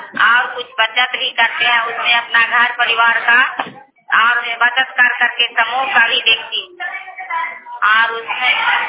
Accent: Jagdishpur, Bihar, India; करना पंचायत से मैं जगदीशपुर की रहने वाली हूँ।

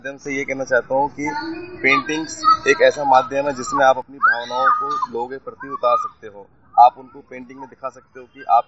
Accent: Bhondsi, Haryana, India; मैं मोस्टली हरियाणा का हूँ और गुड़गांव भोंडसी मेरा गाँव है।

